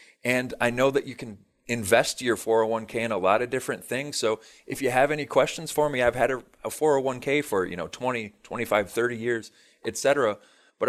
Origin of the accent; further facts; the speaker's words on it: Michigan, United States; now in Southwest Florida, United States; I'm from Michigan. So for us down here in Southwest Florida, snow is a very distant memory